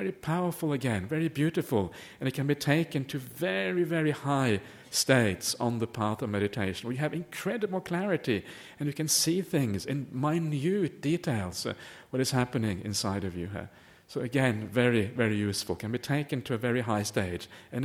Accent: Norway; born there; English is a second language; I was born in Norway, right? So if you're born in Norway, it means you like certain foods, right?

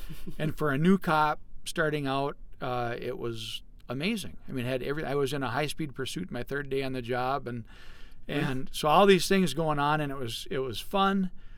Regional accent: Fisher, Minnesota, United States; I am not. I'm from Fisher, Minnesota originally. It's the center of the universe.

